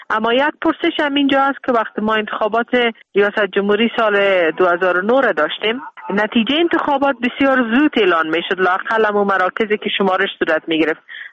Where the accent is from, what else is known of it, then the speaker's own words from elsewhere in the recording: Afghanistan; من خودم شخصا به عنوان یک افغان طرفدار عزیزم